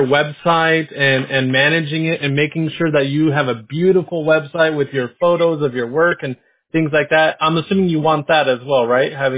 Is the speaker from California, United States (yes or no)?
yes; San Diego, California, United States; I grew up in San Diego, California.